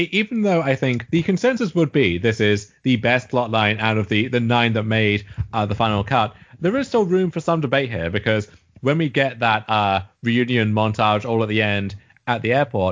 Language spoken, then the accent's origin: English; United States; So as an American, I don't know if stuff like the Ant and Dec cameo